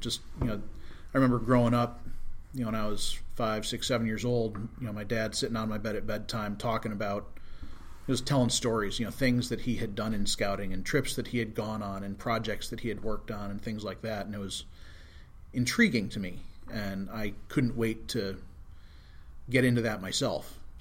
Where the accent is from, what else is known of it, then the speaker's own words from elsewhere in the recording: Fayetteville, New York, United States; My Eagle project was some beautification on the grounds of the church and grade school that I grew up in Fayetteville, New York.